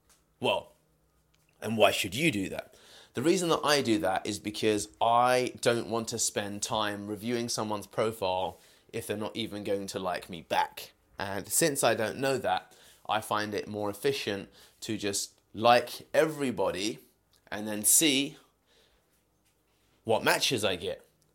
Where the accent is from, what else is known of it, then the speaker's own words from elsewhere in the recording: United Kingdom; I am a British Indian male, that's obvious